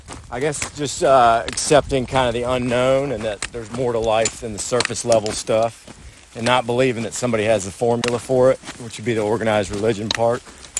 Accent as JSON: {"language": "English", "town": "Tallahassee", "region": "Florida", "country": "United States", "said": "From Tallahassee, Florida."}